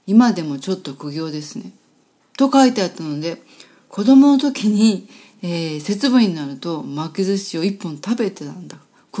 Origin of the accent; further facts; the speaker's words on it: Kyoto, Japan; 私は一応京都生まれ育ちなんですが